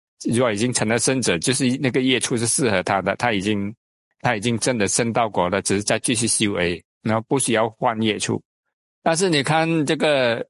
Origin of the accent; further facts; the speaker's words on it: Malaysia; 我们马来西亚话也会加一点马来话嘛